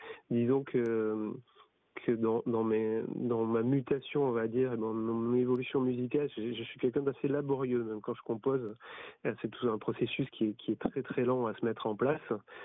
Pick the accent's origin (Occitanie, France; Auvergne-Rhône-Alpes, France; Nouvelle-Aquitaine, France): Nouvelle-Aquitaine, France; Agen; moi, je suis originaire d'Agen, dans le Lot-et-Garonne.